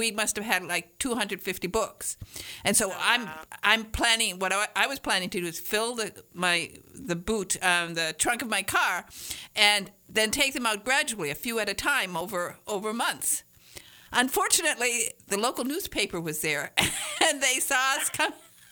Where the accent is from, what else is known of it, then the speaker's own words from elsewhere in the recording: Michigan, United States; And, of course, I'm from northern Michigan